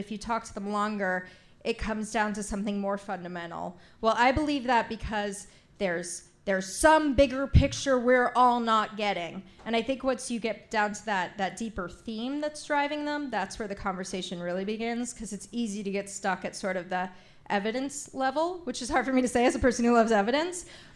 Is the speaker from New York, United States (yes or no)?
no; Maine, United States; I'm from Maine.